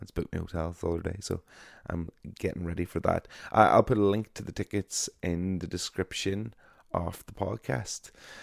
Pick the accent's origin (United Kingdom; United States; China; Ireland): Ireland; I am an Irish broadcaster